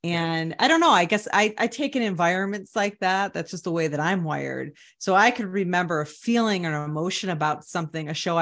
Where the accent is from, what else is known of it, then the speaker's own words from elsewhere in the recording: Chicago, Illinois, United States; we grew up in Chicago.